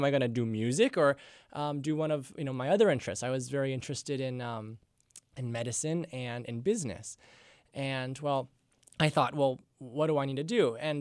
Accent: Centralia, Washington, United States; I grew up in Centralia, Washington.

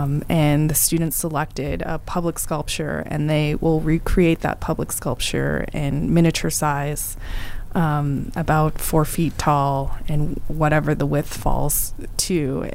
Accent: Montana, United States; And it feels like a kind of coming home for myself because I grew up on the Crow Indian Reservation.

